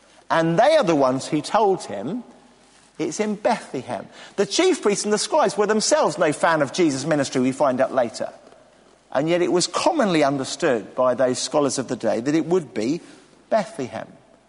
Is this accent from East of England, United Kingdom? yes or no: yes; Bedford, East of England, United Kingdom; born there; but I arrived 2 weeks early at a dinner party, and so I was born in Bedford.